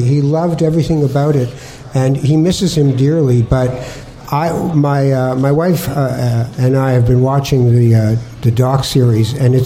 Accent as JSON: {"language": "English", "country": "Canada", "said": "It's got funny colors and we're Canadian people."}